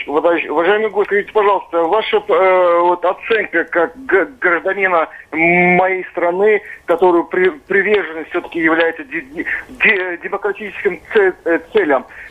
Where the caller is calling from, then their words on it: Saratov, Saratov Oblast, Russia; Я из Саратова, да.